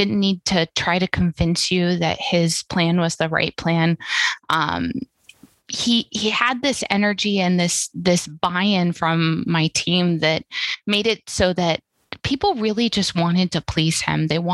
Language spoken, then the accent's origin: English; Oroville, California, United States; So I grew up in Oroville, California, which very few people listening to this are going to know where that is, but it's about an hour north of Sacramento.